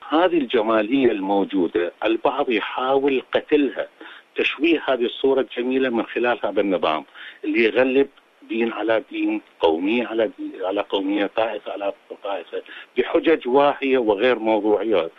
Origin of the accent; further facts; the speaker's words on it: Iraq; now in Australia; احنا كديمقراطيين عراقيين